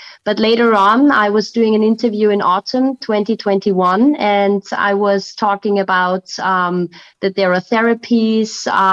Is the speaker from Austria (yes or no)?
yes; Graz, Styria, Austria; Well, I studied medicine in my hometown, which is Graz in Austria, second biggest city, has just 300,000 inhabitants.